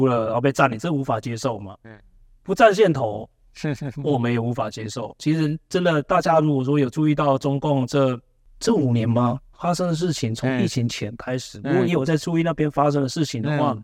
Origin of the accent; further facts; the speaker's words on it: Taiwan; 他们听到我是台湾来的，就啊台湾小弟